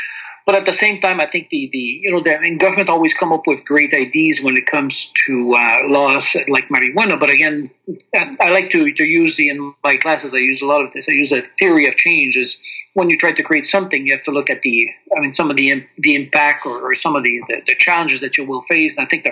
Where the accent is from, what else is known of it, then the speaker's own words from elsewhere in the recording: Quebec, Canada; now in Colombia; I'm in a Canadian or Quebecois now 3 years, or almost Caleño, as they would say here in Colombia. So I've been in Colombia since October 2013.